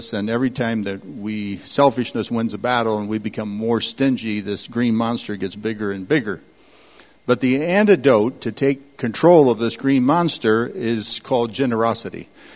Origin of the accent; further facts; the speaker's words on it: California, United States; In the valley that I grew up in California, it's a huge agricultural valley.